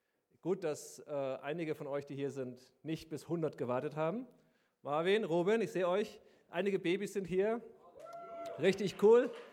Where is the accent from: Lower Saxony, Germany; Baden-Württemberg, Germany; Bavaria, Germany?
Bavaria, Germany; ich komme ja aus Bayern, da fließt die Donau